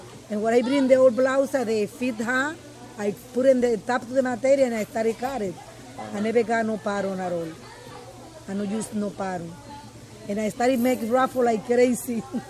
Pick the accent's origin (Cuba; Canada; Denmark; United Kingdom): Cuba; Well, I remember when I come from Cuba